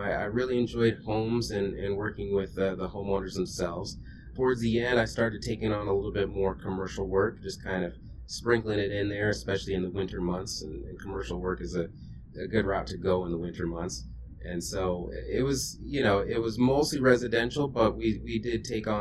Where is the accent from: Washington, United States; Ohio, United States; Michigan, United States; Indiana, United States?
Michigan, United States; Kalamazoo; So, I grew up in Michigan, in a town called Kalamazoo, Michigan, and started to move around quite a bit with my family.